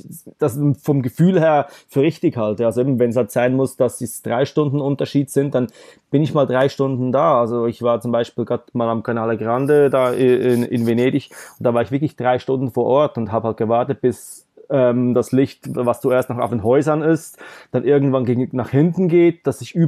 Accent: Switzerland; bin aus der Schweiz

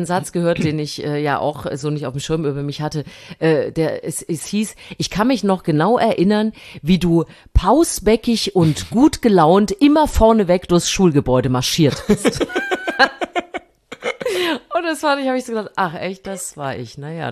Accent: Thuringia, Germany; Ich war in meiner alten Heimat Thüringen

